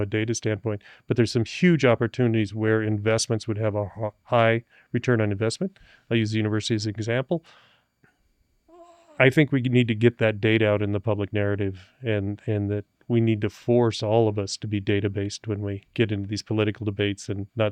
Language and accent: English; Gering, Nebraska, United States; And even in my hometown of Gearing, Scottsbluff, I think it's all one vision.